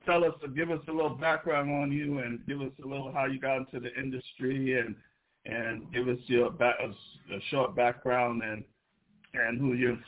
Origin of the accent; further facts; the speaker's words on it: New York City, New York, United States; I'm from Crown Heights, Brooklyn, in the house.